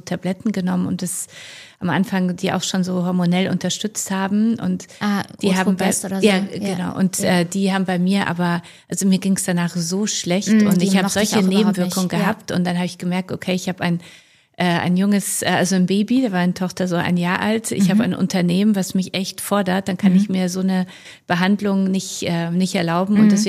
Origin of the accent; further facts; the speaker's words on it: Poland; German is a second language; now in Germany; Ich wurde 38, ich komme aus Polen.